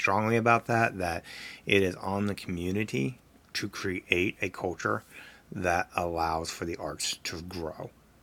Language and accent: English; West Virginia, United States; Now, I grew up in West Virginia. I'm 45 years old, lived here primarily the majority of my life